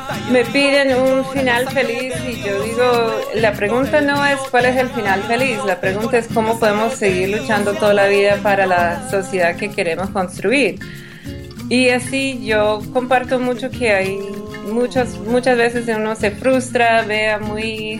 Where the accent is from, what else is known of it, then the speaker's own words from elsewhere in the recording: United States; Spanish is a second language; como persona, como antropóloga, como gringa, y tengo una trayectoria muy larga